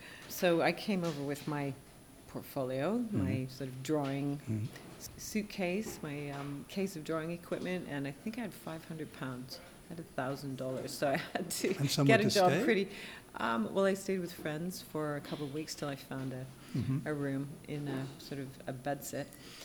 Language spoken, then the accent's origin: English; Canada; You know, as a Canadian, you can't get a job in Europe.